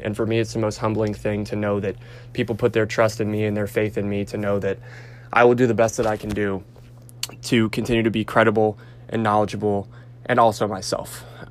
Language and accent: English; North Carolina, United States; My family is all from New York. I am from the South in North Carolina, but always been a Giants fan, grew up a Giants fan.